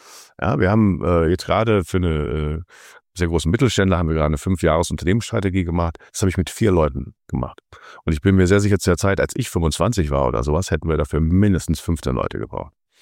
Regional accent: Cologne, North Rhine-Westphalia, Germany; als Kölner

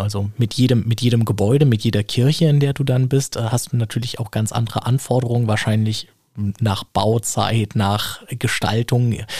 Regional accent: Berlin, Germany; Also für mich ist es hoch als Berliner.

